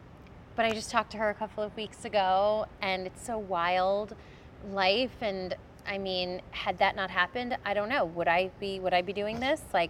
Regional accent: Bronx, New York, United States; born there; I was born in the Bronx. My mom was a nurse, my father owned a deli.

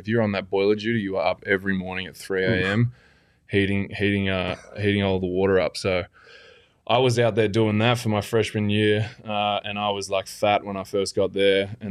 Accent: Australia; I'm Australian.

